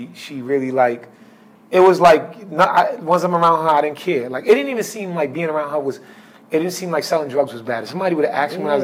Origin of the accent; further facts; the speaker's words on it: New York, United States; I grew up in Building 1. So Rucker Park is across the street.